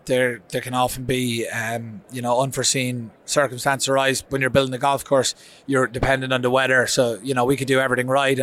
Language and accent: English; Leinster, Ireland; No, I'm from County Kildare, so it's not too far from Wicklow. But no, that's I'm a bit of a blow-in from that perspective.